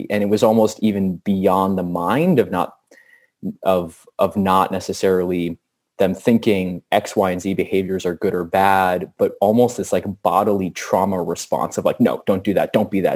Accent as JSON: {"language": "English", "town": "New York City", "region": "New York", "country": "United States", "tie": "born or raised there", "said": "And I grew up in New York in the 90s, which was still a pretty rough situation in many ways, but also a really vibrant situation."}